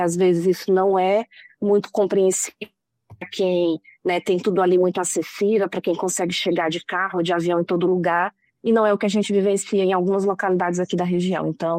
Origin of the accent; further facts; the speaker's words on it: Teresina, Piauí, Brazil; now in São Luís, Brazil; Eu fico fisicamente em São Luís do Maranhão, eu sou de Teresina, então eu represento aqui fortemente, né, o Nordeste